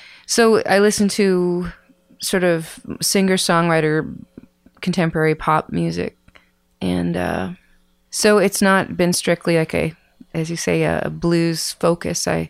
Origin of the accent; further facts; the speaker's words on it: Saskatoon, Saskatchewan, Canada; moved away as an adult; Well, originally, I am from Saskatoon, Saskatchewan, and left there when I was 21.